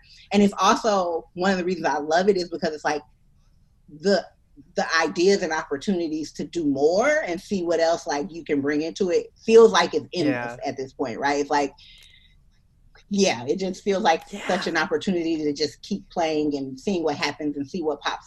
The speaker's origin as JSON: {"language": "English", "town": "Detroit", "region": "Michigan", "country": "United States", "lives_now": "Austin, United States", "said": "I'm from Detroit. It's still very difficult for me to say I'm from Austin. Like when I introduce myself, I'll be like, I'm living in Austin, but I'm from Detroit."}